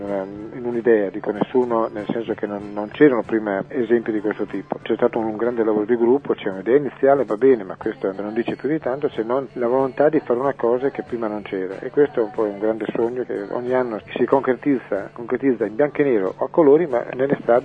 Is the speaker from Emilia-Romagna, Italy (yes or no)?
yes; Ferrara, Emilia-Romagna, Italy; io sono di Ferrara